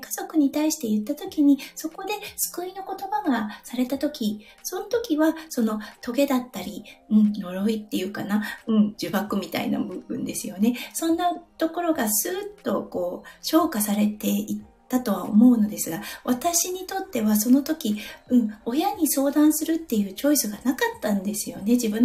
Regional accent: Iwate, Japan; 私、岩手出身なんですけれども、

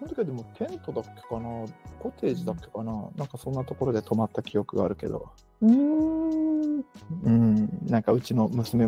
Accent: Yokkaichi, Mie, Japan; 例えば僕の地元の四日市市の中央公園っていうのが面白いんだけど

